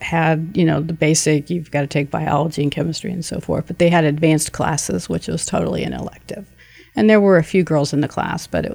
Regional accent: Anderson, Indiana, United States; I grew up in Anderson, Indiana, and it was a very loving home. My father worked in a factory.

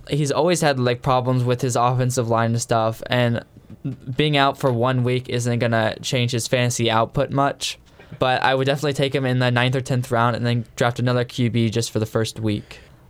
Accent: Indiana, United States; Since we are from Indiana, our final topic is going to be about the Indianapolis Colts.

